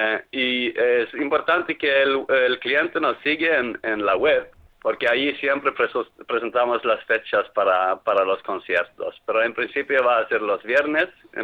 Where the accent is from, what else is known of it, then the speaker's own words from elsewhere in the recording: Sweden; Y como soy sueco, tengo un apellido un poquito diferente